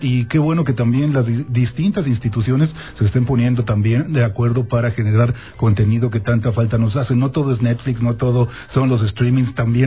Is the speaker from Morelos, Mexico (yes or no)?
yes; Cuernavaca, Morelos, Mexico; los que somos de Cuernavaca